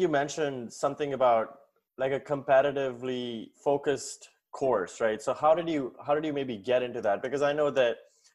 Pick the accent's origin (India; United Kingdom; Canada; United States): India; moved away; when I came from India, I really didn't know that that was going to be something that they, you know, make you do.